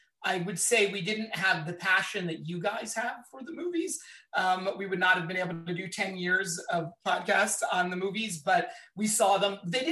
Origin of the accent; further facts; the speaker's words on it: Philadelphia, Pennsylvania, United States; I'm from Philadelphia, so I think it's got to be the Rocky and all the Rocky movies for me.